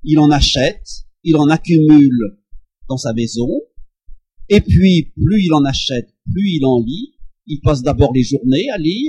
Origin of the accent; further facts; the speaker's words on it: Nouvelle-Aquitaine, France; comme on dit dans mon pays d'origine, la Charente.